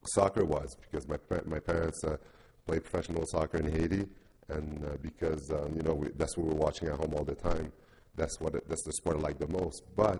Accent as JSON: {"language": "English", "town": "Montreal", "region": "Quebec", "country": "Canada", "tie": "born or raised there", "said": "when my parents came to Montreal, like most kids growing up in Montreal, I wanted to play hockey."}